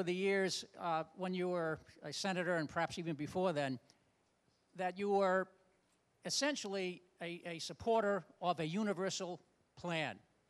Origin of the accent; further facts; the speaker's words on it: Ogunquit, Maine, United States; also born or lived in Bonita Springs, Florida, United States; I'm from Ogunquit, Maine, and also Bonita Springs, Florida.